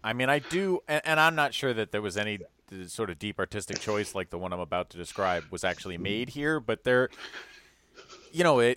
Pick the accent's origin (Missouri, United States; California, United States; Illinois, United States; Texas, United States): Illinois, United States; Chicago; growing up in Chicago, you really had a choice between East and West Coast.